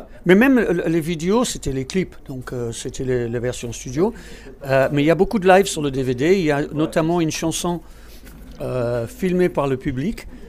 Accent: United Kingdom; French is a second language; Pour un Britannique, c'est un enfer, j'étais obligé de bosser dur.

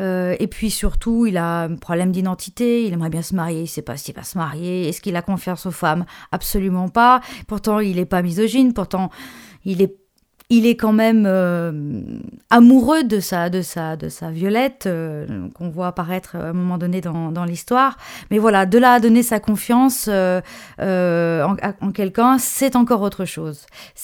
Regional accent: Saint-Étienne, Auvergne-Rhône-Alpes, France; born there; j'ai quand même des origines italiennes et je suis née à Saint-Étienne.

